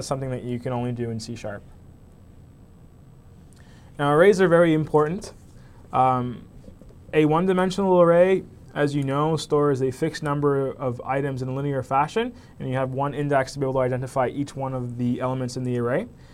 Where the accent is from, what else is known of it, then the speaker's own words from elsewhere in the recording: Quebec, Canada; It must be because I'm from Quebec and that's how we do things.